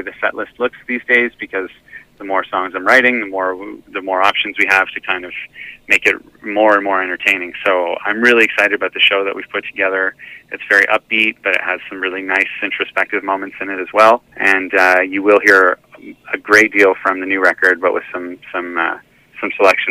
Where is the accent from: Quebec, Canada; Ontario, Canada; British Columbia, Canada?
Quebec, Canada; Montreal; It's exciting for me because that's really my home. Like, I grew up in Montreal, but my parents continue to reside in North Hatley